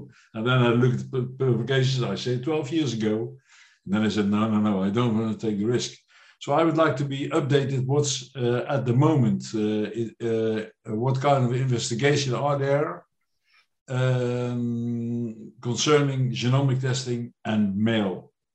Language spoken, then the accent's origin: English; Netherlands; I'm from the Netherlands, from Europe.